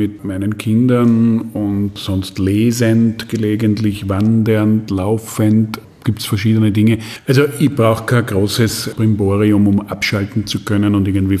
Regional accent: Graz, Styria, Austria; Ich bin Grazer.

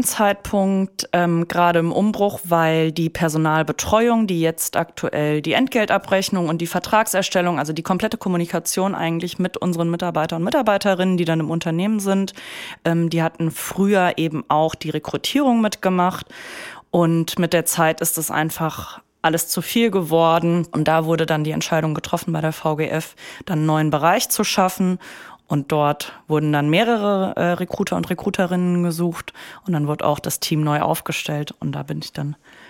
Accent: Marburg, Hesse, Germany; ich bin ursprünglich aus Marburg und mein Papa war früher in Marburg Busfahrer.

